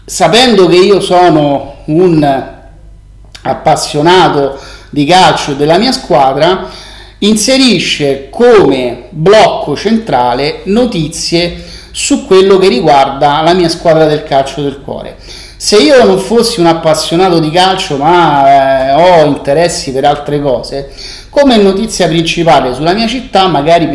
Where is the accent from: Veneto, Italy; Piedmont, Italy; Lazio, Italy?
Lazio, Italy; Rome; la mia città di nascita, quindi io sono romano, metto Roma.